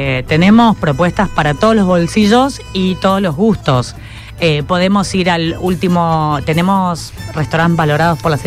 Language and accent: Spanish; Buenos Aires, Argentina; los recuerdos que tenemos como porteña acá en Rosario siempre fueron muy felices.